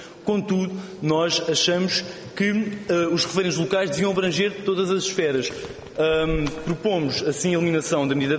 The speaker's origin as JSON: {"language": "Portuguese", "town": "Faro", "region": "Algarve", "country": "Portugal", "said": "Eu sou de Faro, sou do Algarve."}